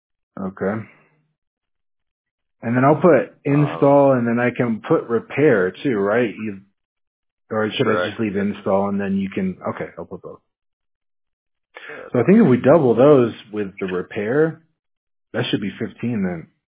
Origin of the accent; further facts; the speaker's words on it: Seattle, Washington, United States; I'm actually from Washington State, like Seattle, you know, like is wet over there. It's cold.